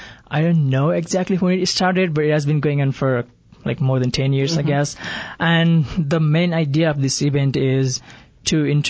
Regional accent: Nepal; English is a second language; moved away as an adult; I'm originally from Nepal, the central part of the country, and obviously not close to mountains. It's in the southern part, and like it's pretty hot, as in Phoenix, and no mountains, but you can still see mountains.

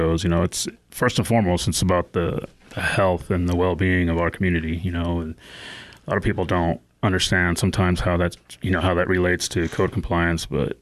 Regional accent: Prescott, Arizona, United States; I was born and raised in Prescott, Arizona.

